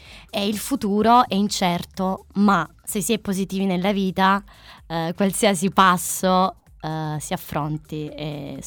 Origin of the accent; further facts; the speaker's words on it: Apulia, Italy; Io sono pugliese